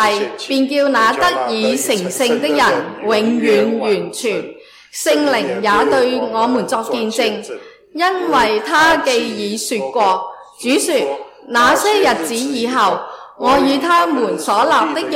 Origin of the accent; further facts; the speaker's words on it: Australia; 啊，我是澳洲人啊嘛，系咪啊？